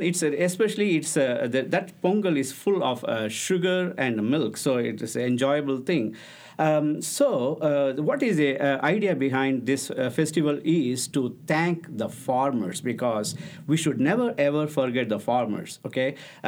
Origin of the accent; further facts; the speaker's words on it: India; I'm coming from India, so I have to talk about holiday seasons in India, mostly because I was born and brought up there.